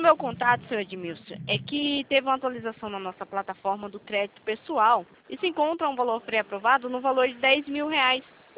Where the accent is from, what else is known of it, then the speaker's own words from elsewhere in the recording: São Paulo, Brazil; Eu sou de São Paulo.